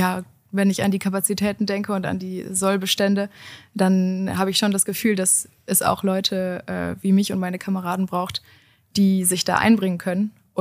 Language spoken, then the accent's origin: German; Münster, North Rhine-Westphalia, Germany; Ich komme ja aus Münster, da ist man katholisch.